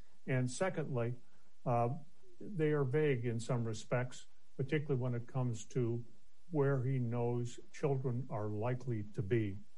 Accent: Phoenix, Arizona, United States; I'm a lawyer from Phoenix, Arizona

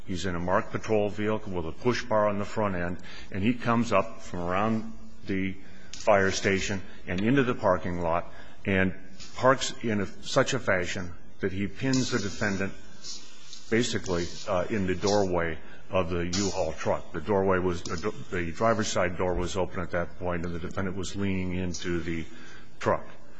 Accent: Phoenix, Arizona, United States; I'm a lawyer from Phoenix, Arizona, representing Mr. Murphy.

